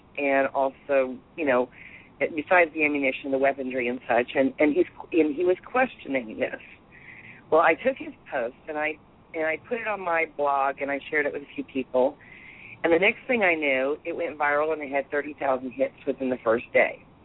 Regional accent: Texas, United States; now in Mississippi, United States; Actually, I live in Mississippi, but I'm from Texas.

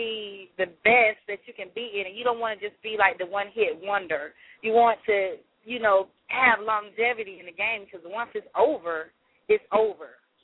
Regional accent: Orlando, Florida, United States; also born or lived in Columbus, United States; I was born in Columbus, Georgia, but when I was like 6, I moved to Orlando, Florida.

